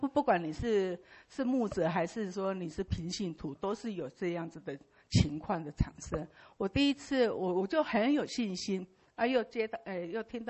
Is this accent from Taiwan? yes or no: yes; Taiwan; 那时候我心里好紧张，我是台湾人啊。